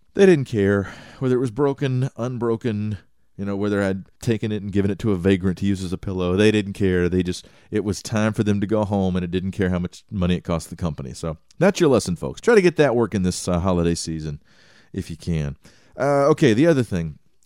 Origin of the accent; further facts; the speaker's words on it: Texas, United States; I'm from East Texas, which is adjacent to meth country, as we call it.